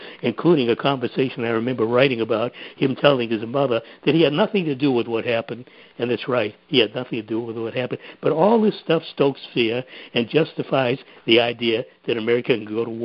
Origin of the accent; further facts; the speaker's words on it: Boston, Massachusetts, United States; born there; close to my heart, Ellen, because I was born in Boston, and I know the precise spot where the bombings took place.